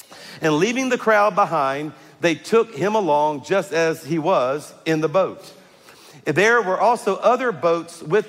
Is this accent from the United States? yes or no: yes; Louisiana, United States; I'm from South Louisiana, and I tell you that as a disclaimer